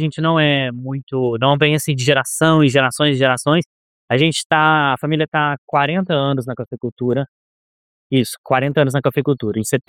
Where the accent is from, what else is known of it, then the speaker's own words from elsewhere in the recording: Ribeirão Corrente, São Paulo, Brazil; eu sou aqui de Ribeirão Corrente, nasci aqui. Ribeirão Corrente, para quem não conhece, Ribeirão Corrente é uma cidade muito pequena, mas ela fica do lado de Franca, bem do lado mesmo, a 20 quilômetros de Franca